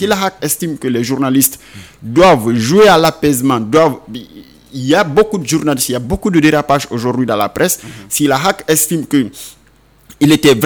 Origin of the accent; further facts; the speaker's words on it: Guinea; comme on le dit chez nous en Soussou